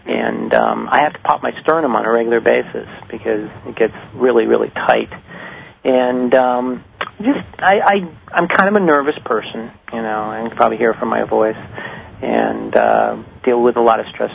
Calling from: East Coast, United States; I'm calling from the East Coast, and first-time listener, first-time caller.

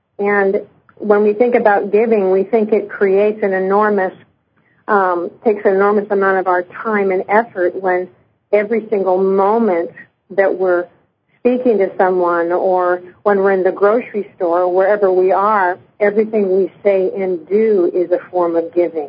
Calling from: California, United States; calling from California.

